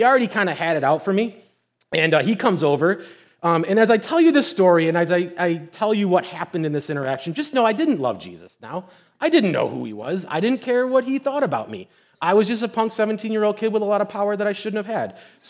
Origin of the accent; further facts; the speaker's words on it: New York, United States; But I grew up in Nedro, New York, and my first job was at Green Hills Farms